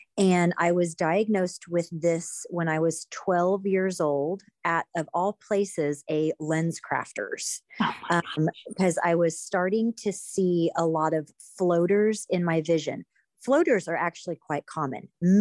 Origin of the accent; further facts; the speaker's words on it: Joplin, Missouri, United States; I'm originally from Joplin.